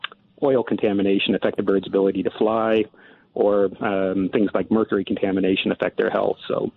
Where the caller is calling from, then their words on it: London, Ontario, Canada; I'm calling from home in beautiful London, Ontario.